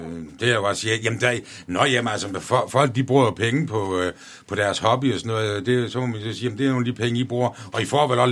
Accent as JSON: {"language": "Danish", "region": "Region of Southern Denmark", "country": "Denmark", "said": "Nu er jeg selv fynbo, så ja."}